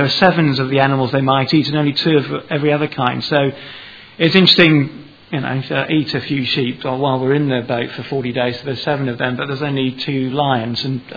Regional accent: United Kingdom; and I was too, and, you know, we're British, you know.

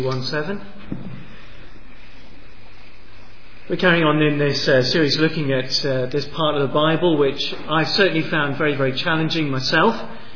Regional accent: United Kingdom; we're shy and we're British, and that's just not the sort of thing that you

